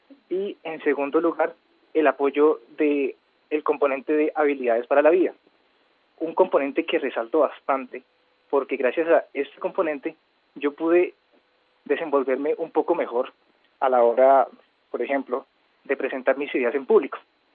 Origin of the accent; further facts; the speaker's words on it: El Tambo, Cauca, Colombia; also born or lived in Popayán; yo nací en Popayán en el año 94 y bueno, viví en el corregimiento de San Joaquín, municipio del Tambo Cauca, durante los primeros 8 años de mi vida. De allí fui desplazado por la violencia